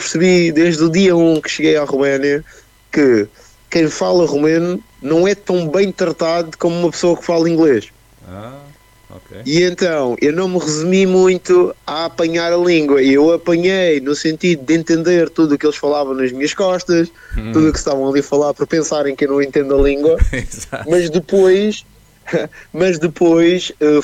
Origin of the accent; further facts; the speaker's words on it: Madeira, Portugal; aos madeirenses sempre em especial. É normal, não é diferenciar, mas é a minha terra.